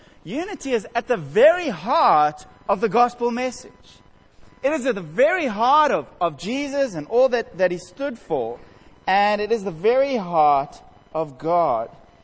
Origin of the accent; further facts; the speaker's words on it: Johannesburg, Gauteng, South Africa; also born or lived in Rondebosch, South Africa; I grew up in Johannesburg. I lived in Rondebosch.